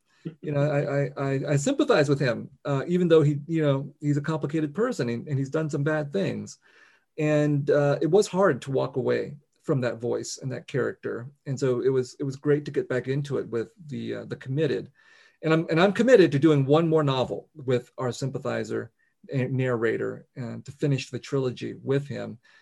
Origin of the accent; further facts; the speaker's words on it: United States; also born or lived in elsewhere before age 4; And I'm an American, you know, I mean, I came when I was four and I grew up here and I'm deeply immersed in American culture and language, English language and all this kind of stuff.